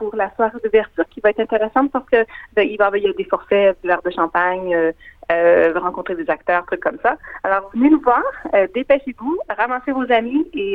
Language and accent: French; Quebec, Canada; now in Australia; Moi, vous l'avez peut-être deviné, je ne viens pas de France, je suis québécoise.